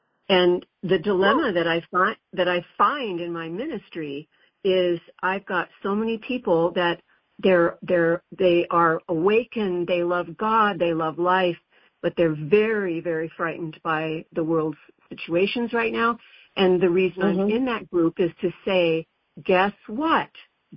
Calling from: Mount Shasta, California, United States; I'm calling from Mount Shasta, California.

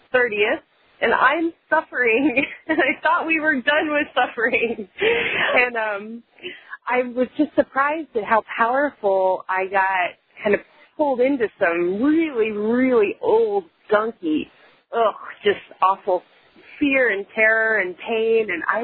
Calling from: Austin, Texas, United States; I'm calling from Austin, Texas. I'm right next to Spartan Springs, and it's beautiful.

